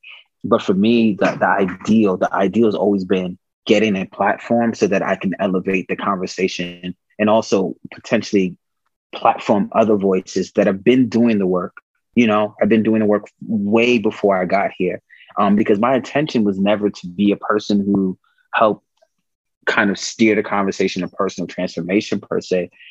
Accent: Bronx, New York, United States; Like, you know, I was born and raised in the Bronx. Like I was born in the hood, like the hood

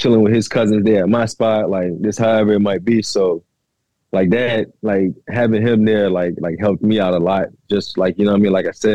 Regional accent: Richmond, Virginia, United States; like I grew up in Richmond, Virginia, bro.

